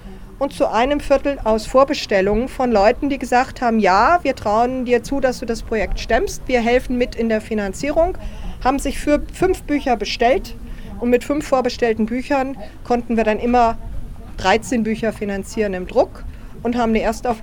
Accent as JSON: {"language": "German", "country": "Austria", "lives_now": "Germany", "said": "ich bin ja aus Österreich, ihr seid ja Deutsche, seid ja Ausland für mich."}